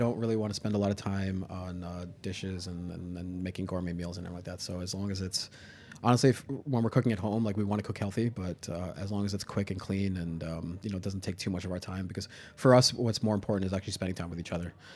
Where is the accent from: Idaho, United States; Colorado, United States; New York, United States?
New York, United States; Staten Island; So I grew up in Staten Island and very high Italian community out there.